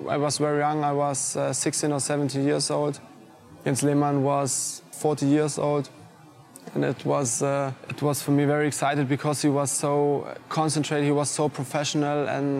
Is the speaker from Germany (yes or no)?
yes; Stuttgart, Baden-Württemberg, Germany; English is a second language; It was in Stuttgart in the stadium in my hometown, and I was with my parents and my brother, and Stuttgart played against Bremen.